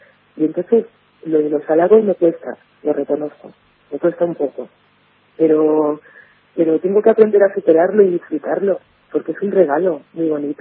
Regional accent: Spain; yo me acuerdo de un detalle en mi tierra, en España

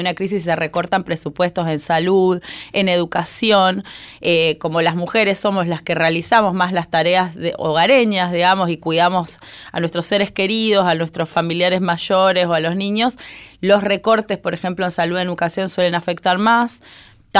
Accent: Misiones, Argentina; moved away as an adult; now in Buenos Aires, Argentina; yo soy de Misiones, me vine a estudiar a la capital federal como muchas chicas y chicos, ¿no? A los 18 años entré en la UBA

